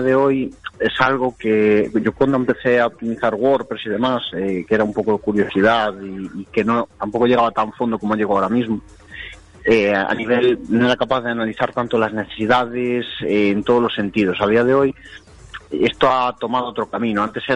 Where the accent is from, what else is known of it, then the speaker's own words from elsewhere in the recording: Galicia, Spain; accent: Galician; se me reconoce que soy gallego, tengo acento bastante cerrado, pero es producto de que normalmente hablo gallego, o sea, yo normalmente... En ámbito cerrado hablo gallego.